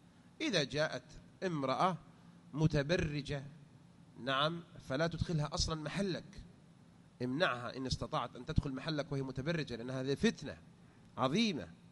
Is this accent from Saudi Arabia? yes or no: no; Morocco; انتشر مثلا عندنا في المغرب